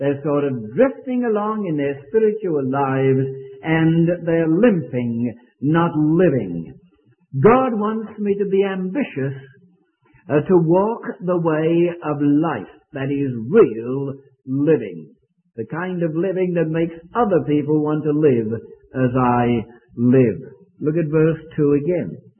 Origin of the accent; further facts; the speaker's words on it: United Kingdom; Was it Sunday night I mentioned about being British and singing … … Britons never shall be slaves? And I used to sing it with the rest of Britons